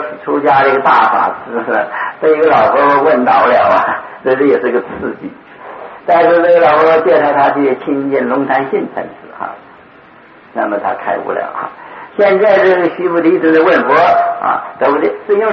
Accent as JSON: {"language": "Chinese", "region": "Northeast China", "country": "China", "said": "这我是东北人，这东北也有一种事情啊"}